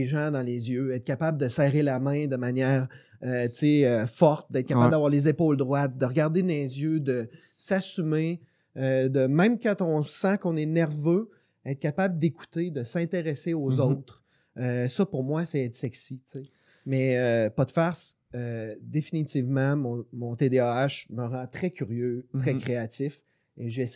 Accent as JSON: {"language": "French", "town": "Quebec City", "region": "Quebec", "country": "Canada", "tie": "born there", "said": "Je suis né à Québec, Saint-Sacrement Hood, qu'on appelle, d'une famille qui est très atypique."}